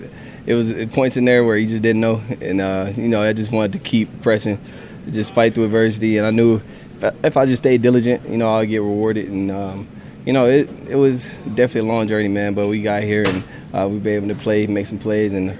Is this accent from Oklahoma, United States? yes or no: yes; Oklahoma, United States; now in Baltimore, United States; Well, I grew up in Oklahoma, man